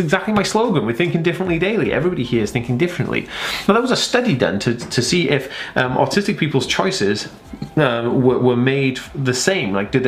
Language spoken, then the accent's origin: English; United Kingdom; just because we're British doesn't mean we're all going to think the same.